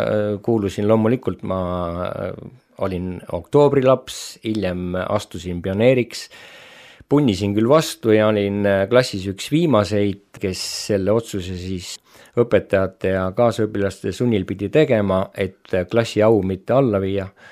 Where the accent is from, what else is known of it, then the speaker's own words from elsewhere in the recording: Otepää, Valga County, Estonia; Aga sündisin ma nimelt Otepääl, sellises väikses linnas, kus kõik tundsid kõiki. Ja sel ajal oli lihtne. Käisin koolis, sündisin mitte kristliku perekonda, mind kasvatas üksi ema